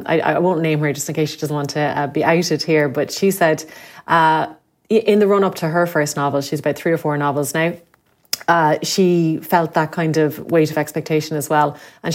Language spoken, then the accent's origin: English; Limerick, Munster, Ireland; So I'm from Limerick and would have lived there for the first 18 years of my life. Lisnagrai, it's about 20 minutes outside the city on the Dublin side.